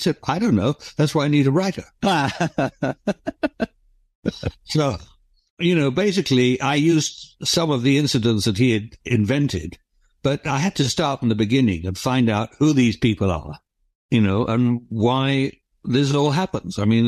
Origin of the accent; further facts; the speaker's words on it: England, United Kingdom; I'm English, as you can probably tell.